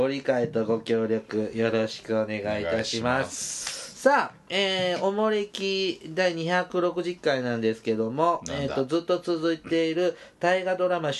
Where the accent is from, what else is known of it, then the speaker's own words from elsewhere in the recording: Mie, Japan; 僕三重出身だから、